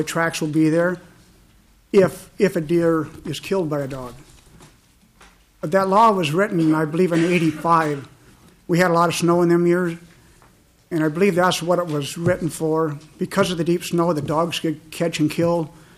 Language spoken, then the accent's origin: English; Stansfield, Minnesota, United States; from Stansfield, Minnesota.